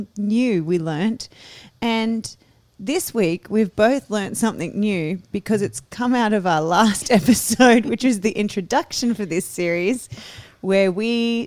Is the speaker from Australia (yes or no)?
yes; Australia; accent: Australian; We're obviously Australian. You can probably tell by our accents.